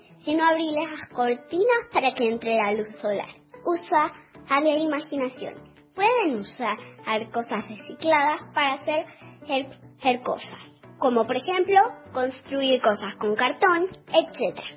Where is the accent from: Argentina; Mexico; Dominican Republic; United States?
Argentina; Buenos Aires; soy de la Capital Federal.